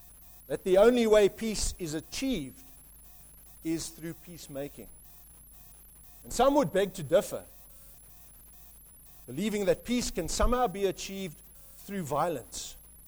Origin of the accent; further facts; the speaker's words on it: South Africa; In my home country, South Africa, we experienced the results of peacemakers who had sought to make peace at all peaceful costs.